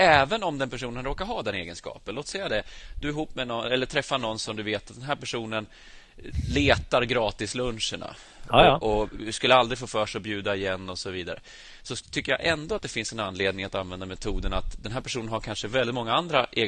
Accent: Sweden; born there; du och jag har gemensamt att vi är födda i Sverige

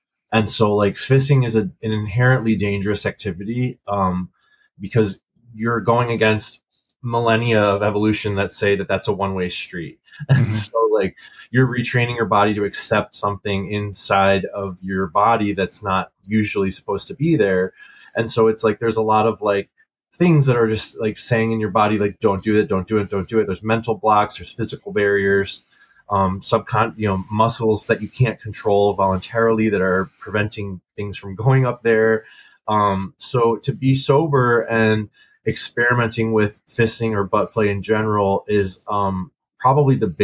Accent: Detroit, Michigan, United States; And I grew up in Detroit.

